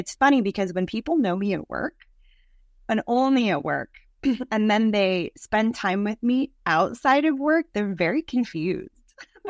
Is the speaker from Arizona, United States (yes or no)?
yes; Arizona, United States; I'm an Arizona girl. I grew up in Arizona. I'm a lizard. I like the dry heat. This is the part of living in Virginia I'm not a big fan of.